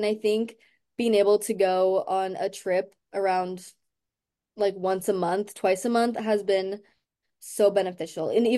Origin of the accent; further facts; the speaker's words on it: Oregon, United States; And I'm from Oregon, and so I just have such a love and a passion for the outdoors.